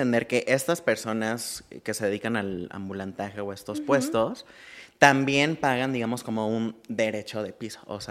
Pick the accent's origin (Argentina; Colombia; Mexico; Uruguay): Mexico; como buena madre mexicana católica.